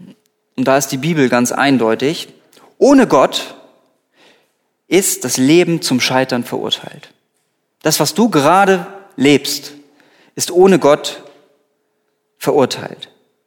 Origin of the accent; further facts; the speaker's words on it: Lübeck, Schleswig-Holstein, Germany; moved away as an adult; also born or lived in Mainz; Ich bin von Lübeck nach Mainz gezogen und ich kannte dort keine Menschenseele.